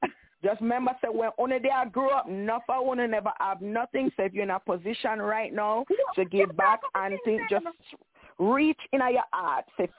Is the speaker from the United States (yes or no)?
no; Jamaica; Because I know a lot of us growing up in Jamaica, a lot of us probably walk barefoot many a time.